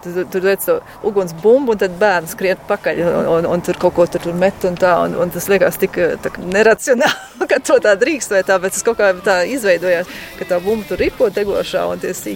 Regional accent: Bremen, Germany; Nu, es augu Brēmenē, Ziemeļu Vācijā

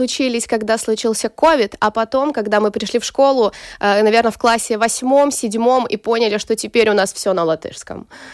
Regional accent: Pinsk, Brest Region, Belarus; Да, я родом из Беларуси.

